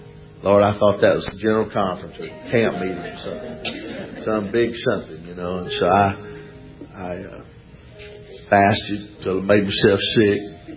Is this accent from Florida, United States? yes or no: no; Alexandria, Louisiana, United States; born or raised there